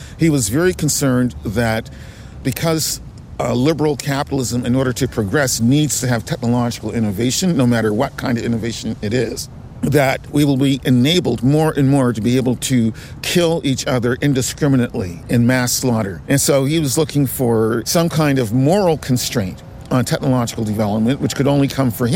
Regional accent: Nova Scotia, Canada; growing up in Nova Scotia, growing up in Canada, I also imbibed a degree

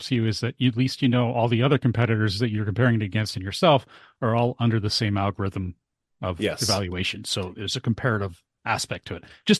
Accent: Canada; We're Canadian. We always have to put it last.

